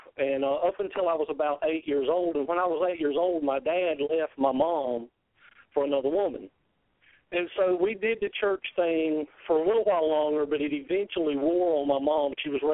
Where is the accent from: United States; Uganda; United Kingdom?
United States; the South; accent: southern drawl; me being a young country boy in the South, I'm sure all the listeners can tell by my southern drawl, I'm from the South.